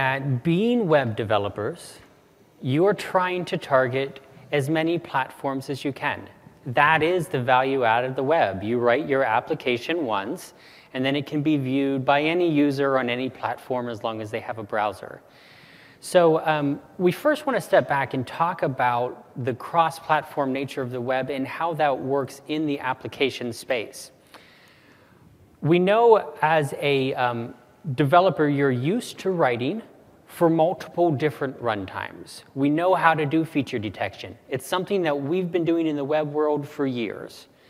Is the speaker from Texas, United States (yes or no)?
yes; Texas, United States; I'm a Texan. I live in Texas. So by nature, I'm casual.